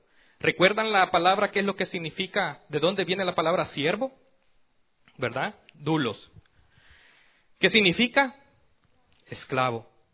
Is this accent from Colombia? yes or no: no; San Salvador, El Salvador; Como por ejemplo en mi país, San Salvador es la capital. Y cuando pensamos en San Salvador, ok, yo soy de San Salvador.